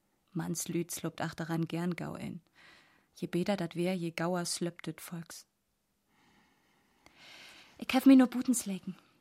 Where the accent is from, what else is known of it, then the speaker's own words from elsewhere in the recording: Hamburg, Germany; Wir leben damals in Hamburg. Ich bin in der Stadt groß geworden.